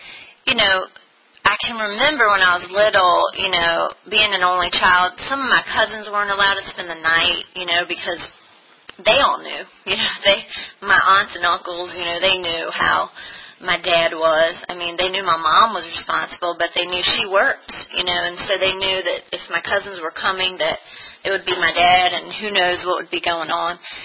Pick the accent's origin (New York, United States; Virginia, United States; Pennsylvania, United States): Virginia, United States; Hopewell; So I am an only child, and I'm from Hopewell, Virginia.